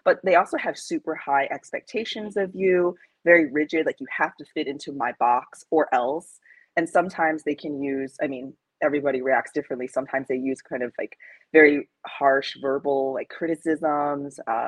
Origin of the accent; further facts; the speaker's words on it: New York, United States; I did, yeah, Long Island mostly.